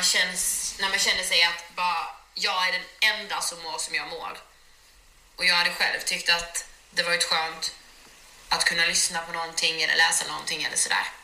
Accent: Karlshamn, Blekinge, Sweden; now in Stockholm, Sweden; Ja, jag kommer från Blekinge och en liten stad som heter Karlshamn.

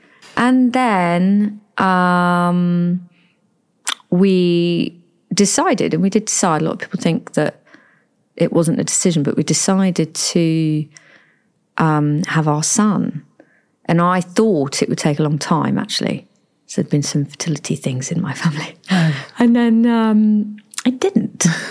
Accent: South West England, United Kingdom; I am from Cornwall

